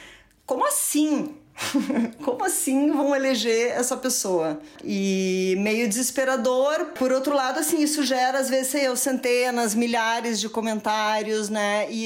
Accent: Porto Alegre, Rio Grande do Sul, Brazil; eu lembro quando eu era criança em Porto Alegre

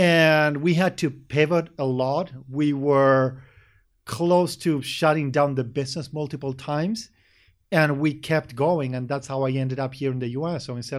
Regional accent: Argentina; Born and raised in Argentina, very strong family.

